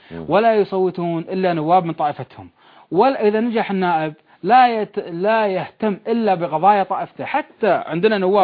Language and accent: Arabic; Kuwait; إحنا عندنا في الكويت يخافون عندنا في الكويت من اتهام بالطائفية